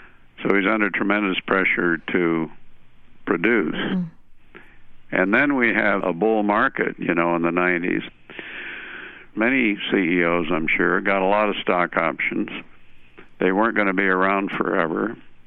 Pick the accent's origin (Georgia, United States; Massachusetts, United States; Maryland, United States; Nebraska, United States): Nebraska, United States; I was brought up in Nebraska, and we used to have something called the turkey shoot, you know?